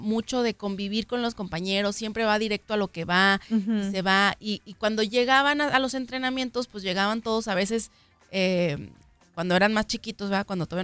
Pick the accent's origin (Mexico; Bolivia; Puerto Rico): Mexico; Guadalajara, Jalisco; nosotros que somos de Guadalajara sabemos de antemano que cuando se acerca un clásico tapatío, parece que Guadalajara se divide en dos.